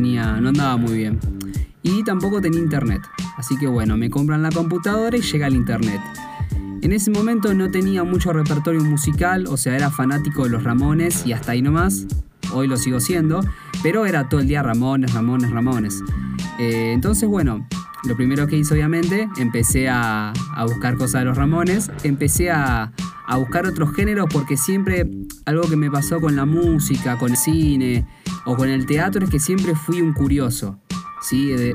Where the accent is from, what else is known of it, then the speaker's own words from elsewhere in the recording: Lanús, Buenos Aires Province, Argentina; tengo 22 años, soy de Buenos Aires, Argentina, específicamente de Lanús, de Zona